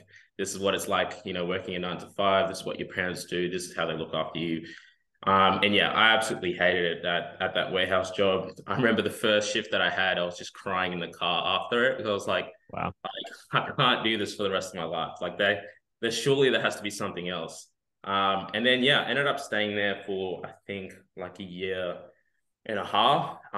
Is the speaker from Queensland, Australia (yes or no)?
yes; Rockhampton, Queensland, Australia; also born or lived in Papua New Guinea; And I basically grew up in Rockhampton, played footy.